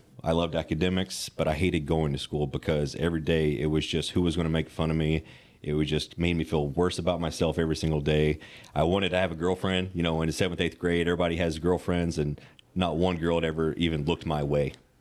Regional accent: Kentucky, United States; So I grew up in Western Kentucky. My dad was a Southern Baptist preacher, and we traveled quite a bit, moved around quite a bit.

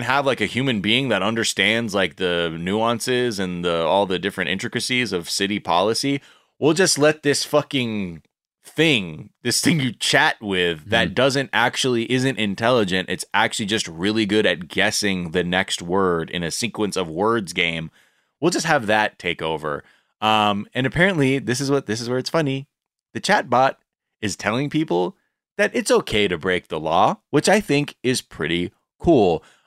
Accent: California, United States; Like in my mind growing up in the Valley, I'm like, fucking Sylmar? What's over there?

